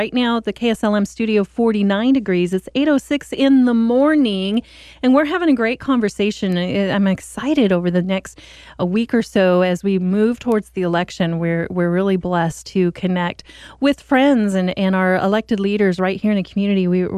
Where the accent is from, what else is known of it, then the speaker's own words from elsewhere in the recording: Oregon, United States; when I was away in South Dakota and I tell people I was from Oregon